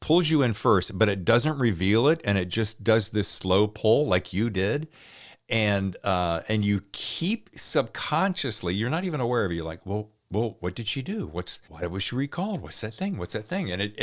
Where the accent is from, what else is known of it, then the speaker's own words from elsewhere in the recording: the South, United States; I'm from the South originally